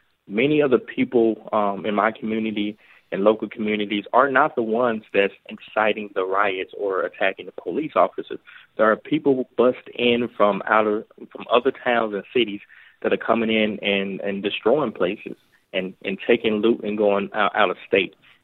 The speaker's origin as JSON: {"language": "English", "country": "United States", "said": "Well, obviously, you know, as an American, we are embarrassed"}